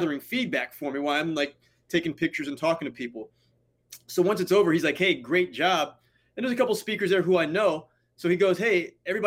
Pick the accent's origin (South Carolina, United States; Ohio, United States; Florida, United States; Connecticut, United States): Ohio, United States; And like, you know, I call my hometown in Ohio.